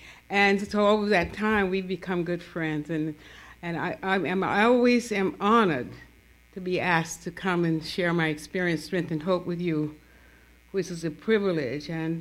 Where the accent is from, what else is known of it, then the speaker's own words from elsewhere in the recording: Atlanta, Georgia, United States; And I was born in Grady Hospital. The rest of them were born in this little town. So growing up in Atlanta was not easy for me.